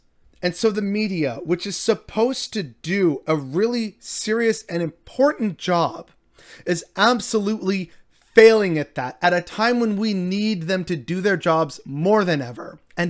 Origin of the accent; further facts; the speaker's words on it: Canada; because I'm a Canadian and I have to have a little bit of CanCon in the Sunday sum up